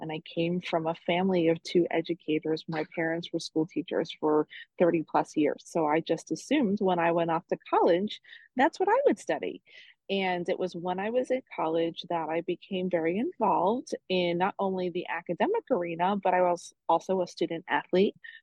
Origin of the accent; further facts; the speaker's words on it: Staten Island, New York, United States; moved away as an adult; I grew up in Staten Island, New York. I was very far from home.